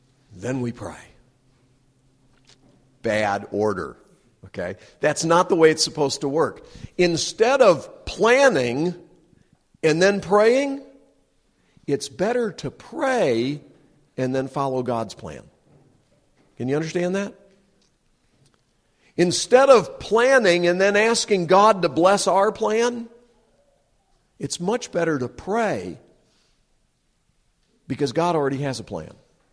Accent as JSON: {"language": "English", "region": "North Carolina", "country": "United States", "tie": "born or raised there", "said": "She's a Southern girl. I grew up in North Carolina. She grew up in Louisiana."}